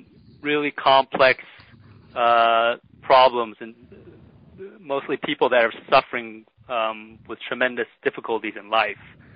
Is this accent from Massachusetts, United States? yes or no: no; California, United States; I did my undergraduate education in California. I grew up in California, and I went to a small liberal arts college called Pitzer College.